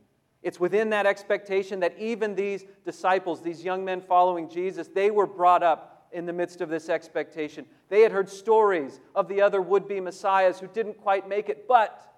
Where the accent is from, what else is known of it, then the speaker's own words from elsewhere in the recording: California, United States; I grew up in Southern California, and by the time I was in about third or fourth grade, I had quite a lot of freedom to ride my bike or my skateboard around the area around our neighborhood.